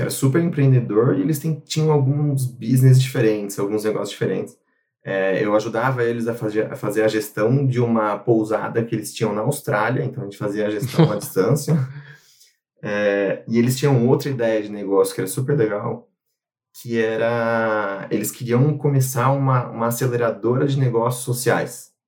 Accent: São Carlos, São Paulo, Brazil; Eu acabei fugindo de São Carlos e fui fazer faculdade em Florianópolis.

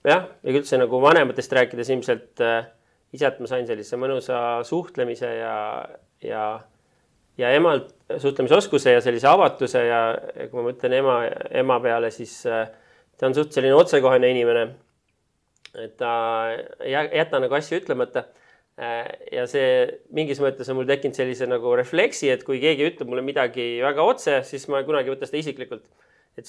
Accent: Tartu, Tartu County, Estonia; Ma sündisin idüülilises Tartus ja kasvasin Tähtveres.

